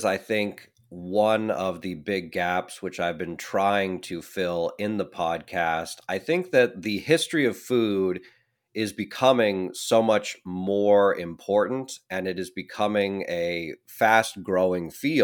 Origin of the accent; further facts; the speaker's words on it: United States; And that's a really magical, especially as an American, that's a really magical experience.